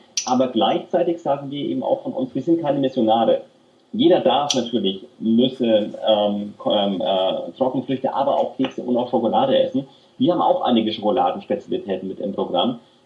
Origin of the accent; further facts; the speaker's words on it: Nuremberg, Bavaria, Germany; Ich bin in Nürnberg aufgewachsen und habe auch in den Jugendmannschaften vom 1. FC Nürnberg gespielt.